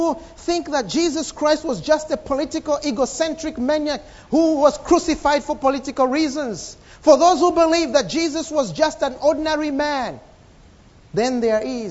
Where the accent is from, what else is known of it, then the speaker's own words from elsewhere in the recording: Zambia; I've just come back from Zambia and I met some of my friends that I knew 20 years ago. Some of them we grew up together in Sunday school and some of them were together in youth meetings.